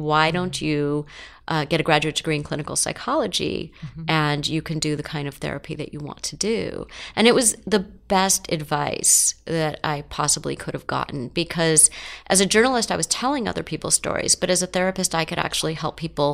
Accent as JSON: {"language": "English", "town": "Los Angeles", "region": "California", "country": "United States", "tie": "born or raised there", "said": "I grew up in Los Angeles and not in a world where therapists were common. Even though that's how people think of Los Angeles today."}